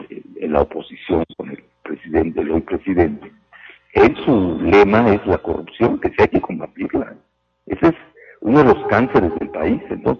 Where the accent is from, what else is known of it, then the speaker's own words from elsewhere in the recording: Mexico; una bola de piratas guatemaltecos o dominicanos, y a los mexicanos nos hicieron a un lado, aunque no lo crean.